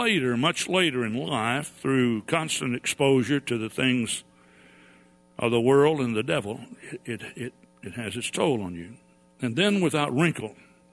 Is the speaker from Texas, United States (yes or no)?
yes; Texas, United States; because I told her that I grew up in East Texas and a lot more sun there in the summertime, a lot hotter.